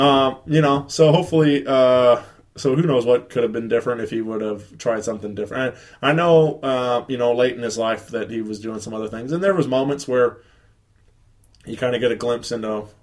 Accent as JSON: {"language": "English", "town": "Wentzville", "region": "Missouri", "country": "United States", "said": "yeah, I mentioned a lot that I'm from Wentzville."}